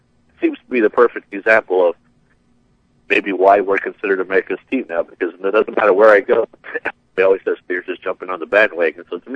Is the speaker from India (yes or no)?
no; Canada; I'm originally from Canada